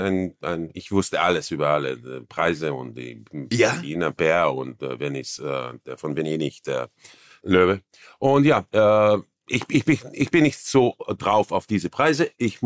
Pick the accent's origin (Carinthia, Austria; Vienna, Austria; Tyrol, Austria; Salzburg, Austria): Vienna, Austria; accent: Viennese; Ich brauche sehr viel Fokus, dass ich nicht in meinen Wiener Akzent gehe